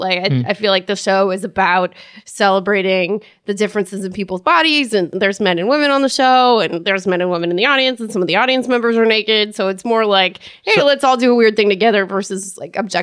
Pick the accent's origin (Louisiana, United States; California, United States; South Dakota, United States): California, United States; San Francisco; No, and also I'm from California and San Francisco.